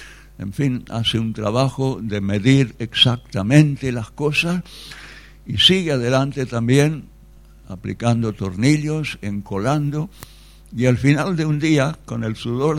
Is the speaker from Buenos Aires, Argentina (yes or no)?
yes; Buenos Aires, Argentina; born there; Sabéis que yo nací en Buenos Aires